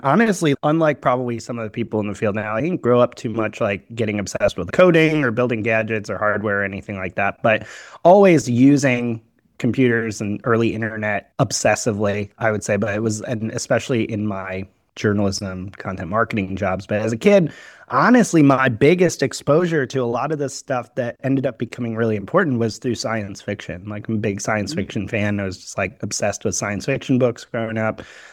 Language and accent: English; Euclid, Ohio, United States; born there; I was born in Euclid, Ohio, which is right outside Cleveland, where I don't live in Euclid now, but live right outside Cleveland at the moment, which is great.